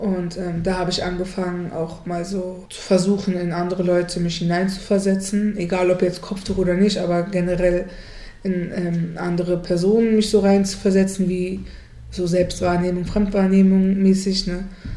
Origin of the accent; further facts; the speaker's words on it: Germany; born there; ich bin in Deutschland geboren, also ich fühle mich mittlerweile nicht mehr deutsch, aber früher habe ich mich deutsch gefühlt